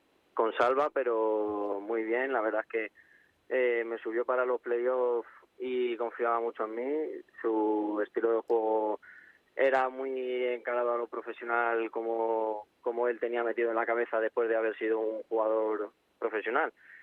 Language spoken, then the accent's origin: Spanish; Madrid, Community of Madrid, Spain; Soy de Madrid.